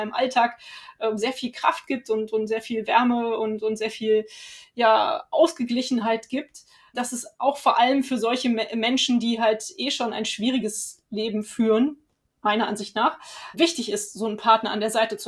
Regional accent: Cologne, North Rhine-Westphalia, Germany; ich komme ja aus Köln

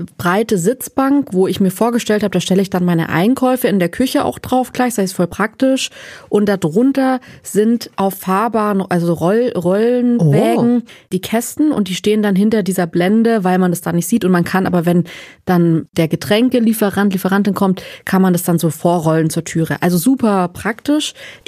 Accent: North Rhine-Westphalia, Germany; Ich bin Junge, bin einfach aufgewachsen in NRW

